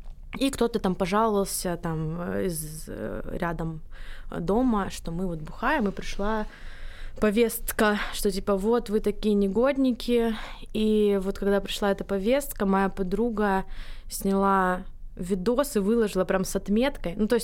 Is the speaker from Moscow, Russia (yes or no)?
no; Belaya Kalitva, Rostov Oblast, Russia; Я из Белой Калитвы, Ростовская область.